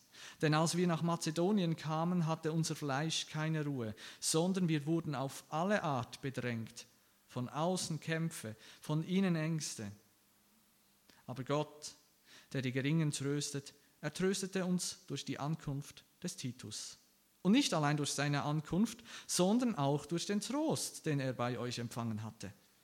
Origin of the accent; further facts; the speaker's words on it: Aargau, Switzerland; Und wie mein Dialekt verratet, ich bin nicht aus dieser Umgebung, ich komme aus dem Aargau.